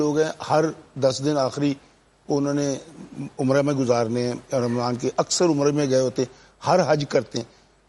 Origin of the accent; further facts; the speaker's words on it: Pakpattan, Punjab, Pakistan; جب میں بچپن ہمارا پاکپٹن شریف میں گزرا تو علماء بتاتے تھے کہ جی فلاں ولی اللہ ساری ساری رات عبادت کرتے تھے